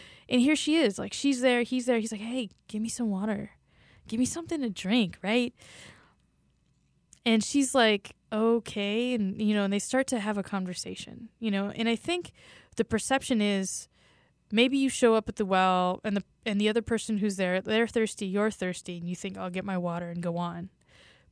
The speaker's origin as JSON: {"language": "English", "region": "West Coast", "country": "United States", "said": "I'm originally from the West Coast, and so water, I think, always has been a big image for me."}